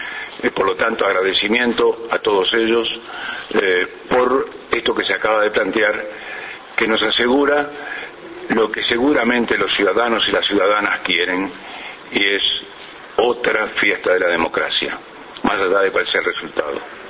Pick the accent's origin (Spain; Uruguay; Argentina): Uruguay; somos uruguayos